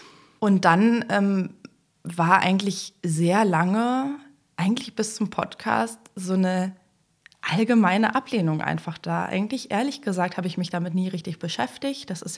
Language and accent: German; eastern Germany, Germany; Ich komme ja aus Ostdeutschland